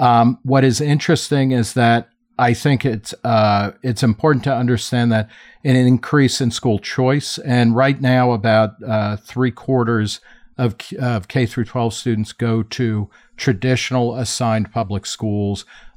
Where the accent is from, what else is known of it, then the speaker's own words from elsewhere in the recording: Middletown, New Jersey, United States; I grew up in Middletown, New Jersey, where at the time the teachers had the highest average pay in all of New Jersey